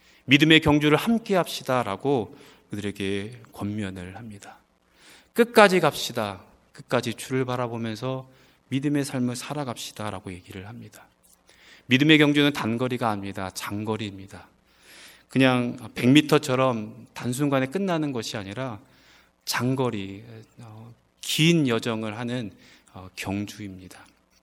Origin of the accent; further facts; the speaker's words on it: South Korea; 저는 한국 사람입니다 라고 이야기를 했더니